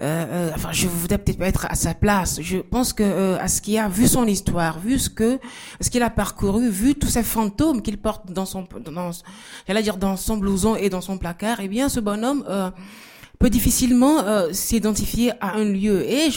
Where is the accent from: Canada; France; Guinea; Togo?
Togo; Je suis née au Togo, j'ai grandi là.